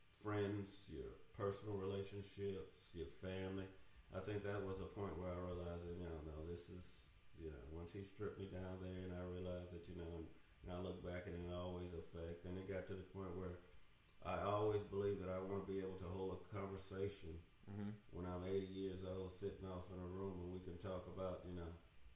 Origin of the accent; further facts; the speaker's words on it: the South, United States; growing up in the South